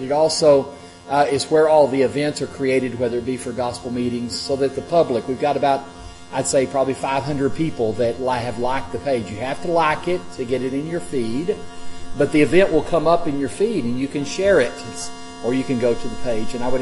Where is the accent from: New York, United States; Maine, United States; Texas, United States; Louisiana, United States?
Texas, United States; Odessa; I grew up in Odessa that was flat, had a lot of mesquites